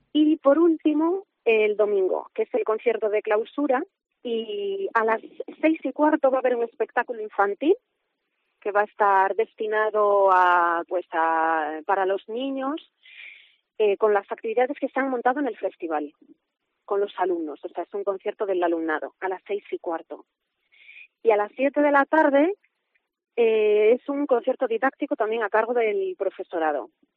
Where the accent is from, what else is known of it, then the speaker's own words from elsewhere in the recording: Carracedelo, Castile and León, Spain; now in Salamanca, Spain; Bueno, yo llevo muchísimos años en Salamanca, pero soy de Carracedelo.